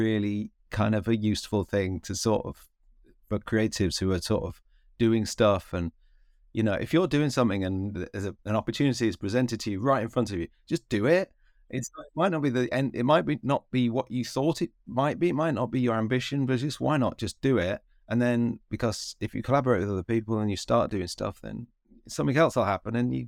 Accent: Louth, East Midlands, United Kingdom; It's a guy called Malt Kerridge, is in my hometown of Louth, and he was a proper sort of northern sports teacher

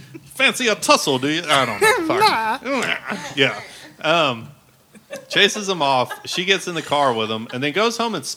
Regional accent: United Kingdom; I'm British. I want a Parliament, please.

